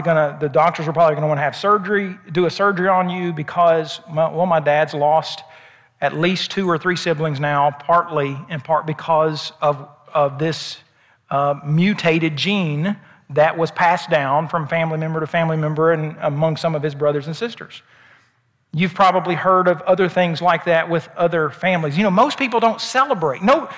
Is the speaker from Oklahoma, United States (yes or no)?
yes; Oklahoma, United States; moved away; And by the way, I grew up in Oklahoma. I thought when I left Oklahoma, I wouldn't have as many tornado scares, but I think maybe there's been more since I've lived in Alabama the last 22 and a half years.